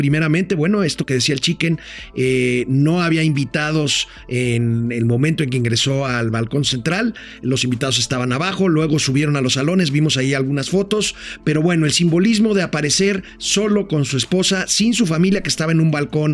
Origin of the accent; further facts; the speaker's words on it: Mexico; básicamente privilegió los temas que nos unen como mexicanos en un México que ahorita